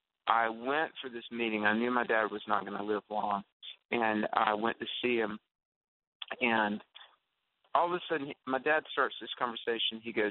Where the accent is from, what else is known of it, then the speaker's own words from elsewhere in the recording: the South, United States; Growing up in the South, you know, there's like Jesus and there's your dad.